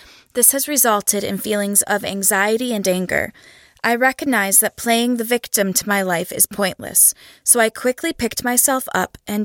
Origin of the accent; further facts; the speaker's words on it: Newark, New Jersey, United States; I grew up in a single-parent household in Newark, New Jersey.